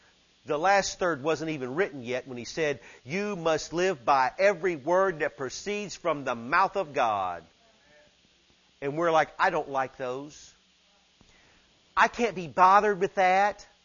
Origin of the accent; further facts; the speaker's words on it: the South, United States; And we're like, oh no, I'm from the South, brother.